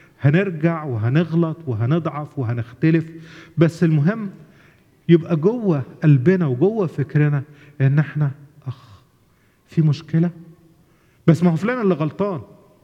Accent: Egypt; now in Canada; إحنا مسافرين من مصر وجايين على كندا،

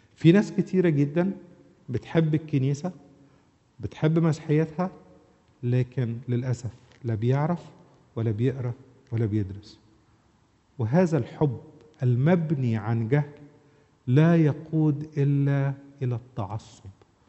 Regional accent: Egypt; ولا بيسموها إيه عندنا في مصر

